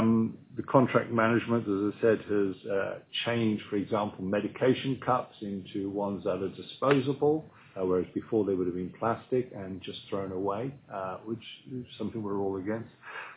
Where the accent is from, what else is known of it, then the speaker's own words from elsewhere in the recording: England, United Kingdom; my accent is not local. I come from England, which is a much colder climate. I've got a thatched house there